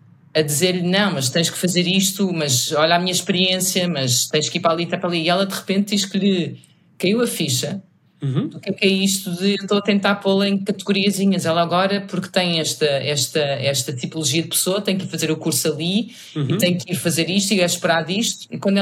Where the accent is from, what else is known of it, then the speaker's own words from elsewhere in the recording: Lisbon, Portugal; Eu sou aqui de Lisboa, eu nasci em Lisboa